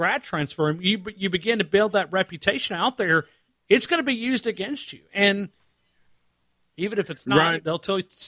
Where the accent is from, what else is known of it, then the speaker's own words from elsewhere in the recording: Alabama, United States; accent: southern; Well, I mean, if I spoke in North Alabama ease, most people wou